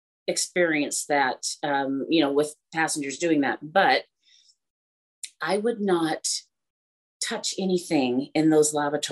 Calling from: Dallas, Texas, United States; Dallas, Texas.

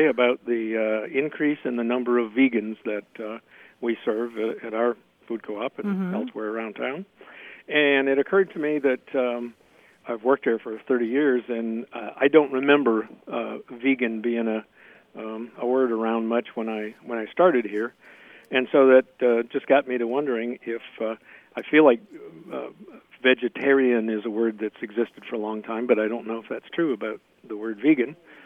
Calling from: Bloomington, Indiana, United States; I'm calling from Bloomington, Indiana.

